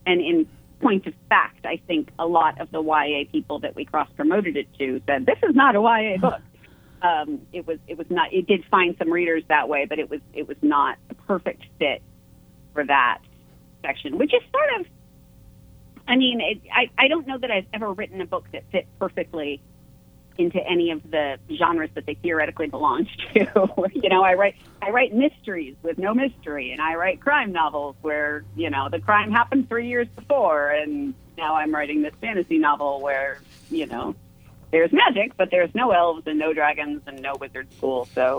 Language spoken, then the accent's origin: English; Pennsylvania, United States; also born or lived in Arizona; previous books took place at least partially in Western Pennsylvania, which is where I went to high school. We moved from Arizona to Pennsylvania.